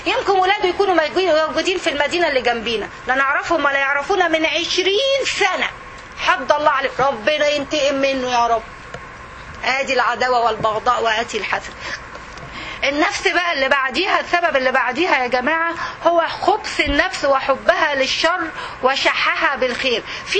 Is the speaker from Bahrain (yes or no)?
no; Egypt; يعني المحاكم طبعت عندنا في مصر قضايا الميراث دي بتاخد سنين كويس